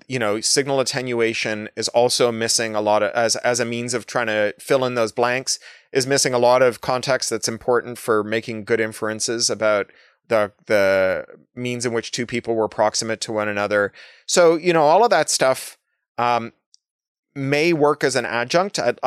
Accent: Toronto, Ontario, Canada; I grew up in Toronto, like, wheat pasting posters to telephone poles for political causes.

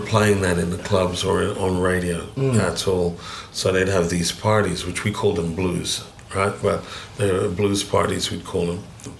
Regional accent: Jamaica; I'm Jamaican. Come from a big family.

